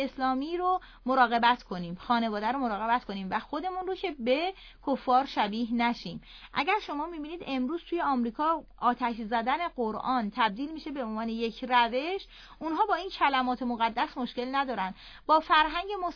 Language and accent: Persian; Iran; ایرانی بودن ما انتخابی نبوده. من و تو این کشور متولد شدیم